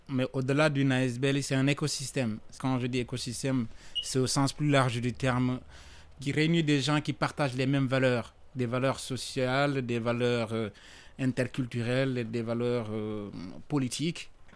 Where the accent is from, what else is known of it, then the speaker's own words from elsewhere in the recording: Senegal; moved away as an adult; now in Belgium; J'ai 29 ans. Je viens du Sénégal, je suis d'origine sénégalaise. Je suis arrivé en Belgique en 2018.